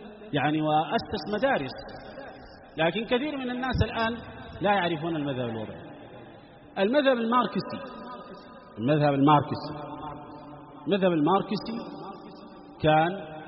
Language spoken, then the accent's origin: Arabic; Sudan; رغم وجود من يريد إحياءه عندنا في السودان هنا